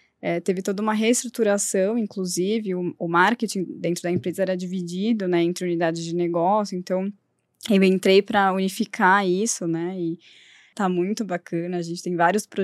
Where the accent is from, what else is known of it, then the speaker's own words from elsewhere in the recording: São Paulo, Brazil; born there; eu nasci aqui em São Paulo mesmo, estudei numa escola americana.